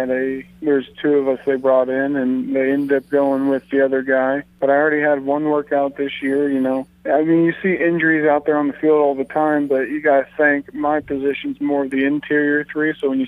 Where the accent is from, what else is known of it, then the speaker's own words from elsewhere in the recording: Indiana, United States; I grew up in Indiana and I was a fan of the Colts